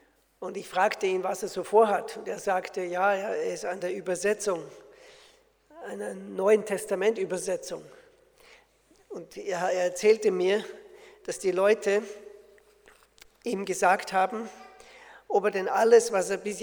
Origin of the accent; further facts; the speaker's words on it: Austria; now in Switzerland; Ich bin Österreicher und ich wohne in der Schweiz.